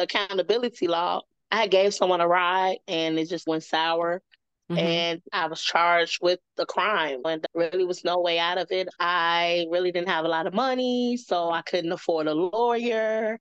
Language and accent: English; Chicago, Illinois, United States; Okay, so I'm from Chicago, and at the age of 18, I was incarcerated.